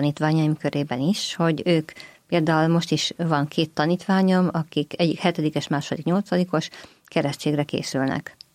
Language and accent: Hungarian; Rakamaz, Szabolcs-Szatmár-Bereg, Hungary; Egy nagy községből származom, Rakamaznak hívják, Tokaj mellett van, és egy olyan község, ahol rendkívül dolgosak voltak az emberek